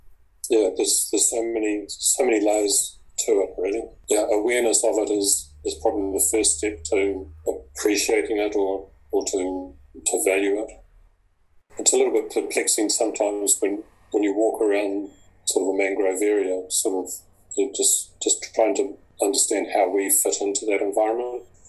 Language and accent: English; Whangarei, Northland, New Zealand; Growing up in Whangarei, mangroves were then regarded as the weeds or the scruffy peripheral border of the harbour